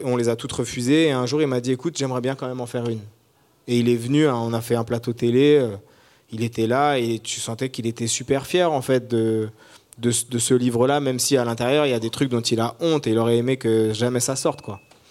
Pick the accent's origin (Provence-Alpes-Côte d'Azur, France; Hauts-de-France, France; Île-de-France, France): Île-de-France, France; Ris-Orangis; now in Paris, France; j'ai tout transbahuté au moment de l'écriture à Ris-Orangis, là où j'ai grandi.